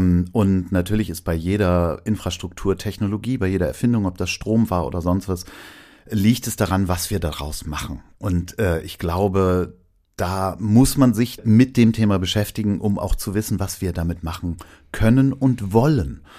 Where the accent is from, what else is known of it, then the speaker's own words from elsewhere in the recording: Hamburg, Germany; Ja, ich bin Hamburger. So richtig Hamburger Familie, also Vorfahren in Hamburg, Kapitänsfamilie sozusagen.